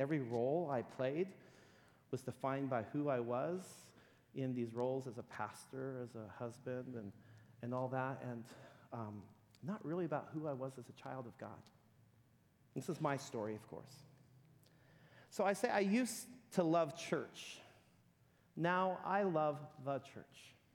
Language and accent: English; San Jose, California, United States; also born or lived in Modesto; I grew up, my dad was a pastor. I grew up in First Baptist Church San Jose when it was downtown.